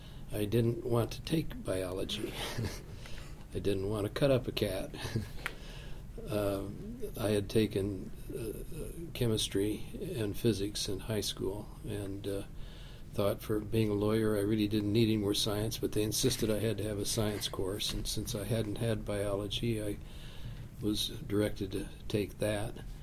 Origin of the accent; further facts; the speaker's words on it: Iowa, United States; My brother had gone to Grandview, and I grew up right near Grandview